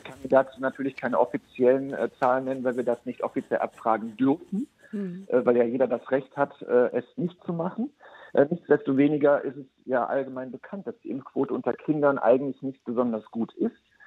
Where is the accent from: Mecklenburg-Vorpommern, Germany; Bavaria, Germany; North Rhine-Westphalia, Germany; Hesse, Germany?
North Rhine-Westphalia, Germany; Wuppertal; also ich komme aus Wuppertal